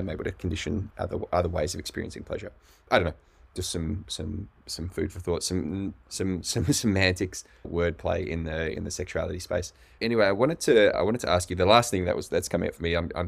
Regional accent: Australia; also born or lived in United States; obviously being Australian, I've liberally used the word cunt before in my life.

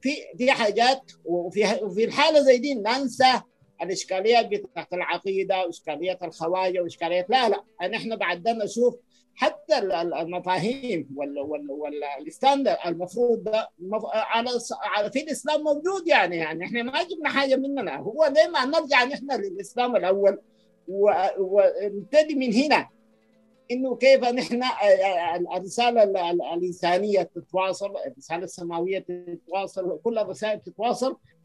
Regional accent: Sudan; حصل يحصل عندنا في السودان

